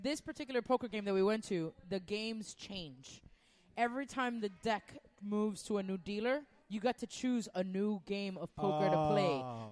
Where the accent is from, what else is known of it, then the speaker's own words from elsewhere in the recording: Hialeah, Florida, United States; I grew up in the Hialeah Parks and Recreation.